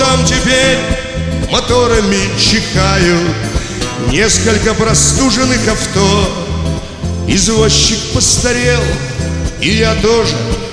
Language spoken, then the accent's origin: Russian; Saint Petersburg, Russia; Я ленинградец, и я думаю, что меня правильно поймут, что я очень много пою о моем родном городе, в котором я жил, живу, умру, наверное, если не на гастролях, потому как очень его люблю.